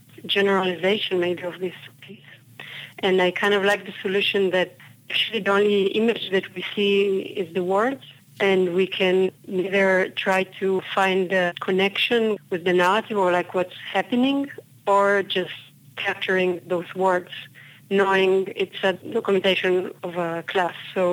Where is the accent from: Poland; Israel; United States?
Israel; English is a second language; I grew up in Israel and had my school in Israel